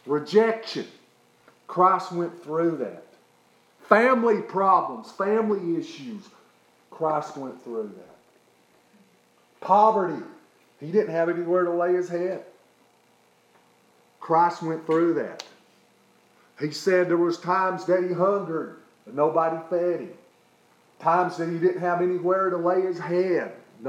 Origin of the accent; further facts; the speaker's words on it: Tennessee, United States; I grew up in East Tennessee, and there was a family there.